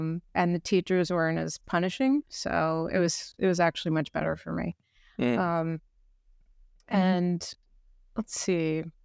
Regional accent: New York City, New York, United States; I was born in New York. I was the first one in my family to be born in the United States. And both of my parents are from Bolivia. And we lived in early times. We lived in Jamaica, Queens

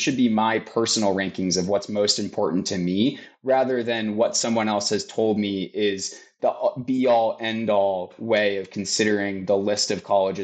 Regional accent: Boston, Massachusetts, United States; I'll take, you know, my background as a Bostonian as an example.

